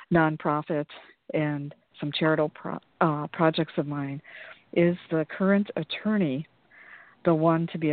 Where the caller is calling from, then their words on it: Wisconsin, United States; I'm calling from Wisconsin.